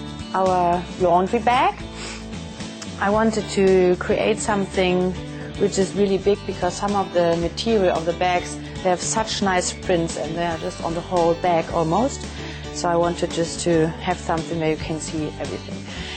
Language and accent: English; Germany; Me and my husband, we are from Germany, and we started selling the bags in Germany.